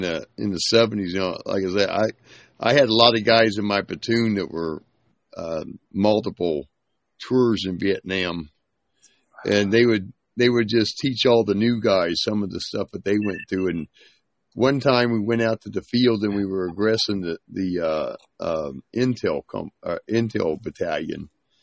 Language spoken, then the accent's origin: English; Terre Haute, Indiana, United States; I'm from Terrible Hope.